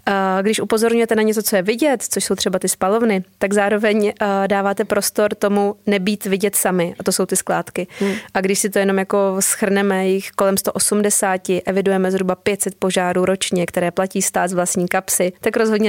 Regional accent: Vysočina Region, Czechia; Já jsem z Vysočiny, kde je skládka v městě Bystrem, je to u hradu Svojanok v kousíček v nádherné panenské přírodě

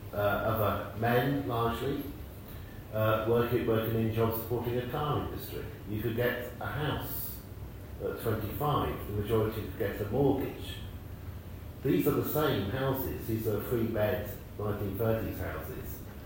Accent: Oxford, South East England, United Kingdom; I grew up in Oxford in the 1970s.

